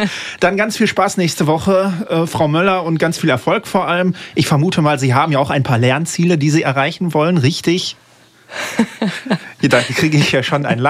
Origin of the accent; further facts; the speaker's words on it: North Rhine-Westphalia, Germany; Ich komme ja aus NRW, da kam mir das nicht bekannt vor